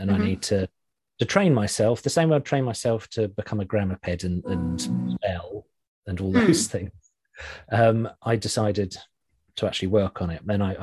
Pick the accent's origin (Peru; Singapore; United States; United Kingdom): United Kingdom; England; I'm English, and I don't think I have any context to how important it was